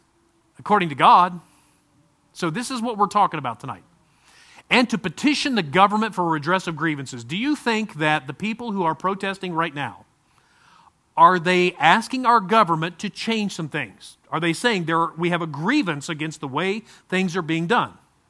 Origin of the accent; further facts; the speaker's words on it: United States; As an American citizen, I am.